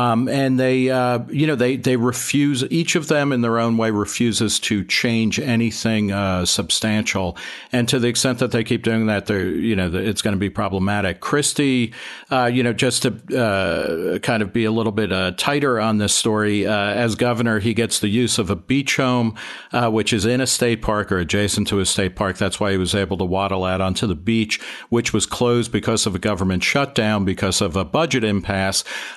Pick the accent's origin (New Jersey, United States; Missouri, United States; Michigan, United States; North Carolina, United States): New Jersey, United States; that's because I grew up in New Jersey, the finest state in the union.